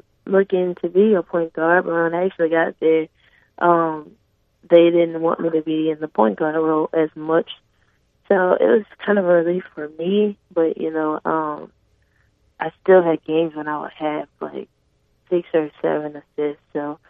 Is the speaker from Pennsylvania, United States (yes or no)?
no; Louisiana, United States; I'm from South Louisiana. Like, I've seen it snow 2 times my whole life, and I've been there my whole life.